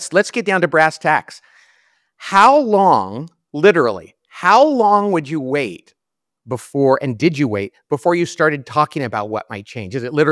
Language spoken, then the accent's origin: English; Bakersfield, California, United States; I remember years ago, you were a pastor in my hometown of Bakersfield, California at St. Philip's.